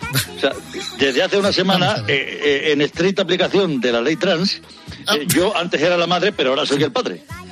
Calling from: Alalpardo, Community of Madrid, Spain; Yo llamo desde aquí, desde Madrid, desde la localidad, bonita localidad de Alalpardo.

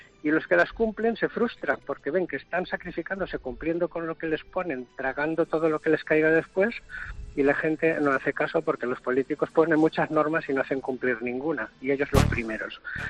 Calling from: Denia, Valencian Community, Spain; Yo llamo desde Denia, llegué el viernes de vacaciones, vengo del interior de la Comunidad Valenciana y soy médico

